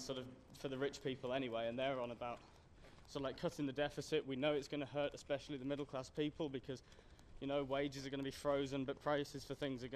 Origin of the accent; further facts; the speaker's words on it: England, United Kingdom; I'm from England.